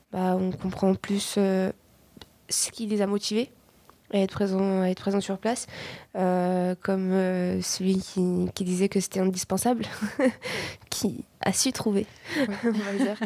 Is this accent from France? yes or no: yes; Paris, Île-de-France, France; étant donné que j'ai grandi à Paris, c'est vrai qu'on voit beaucoup, beaucoup, beaucoup de bitume, quoi.